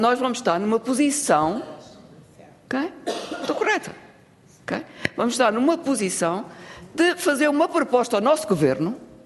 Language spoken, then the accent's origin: Portuguese; South Africa; Eu venho da África do Sul, portanto, sanctions, reverse engineering.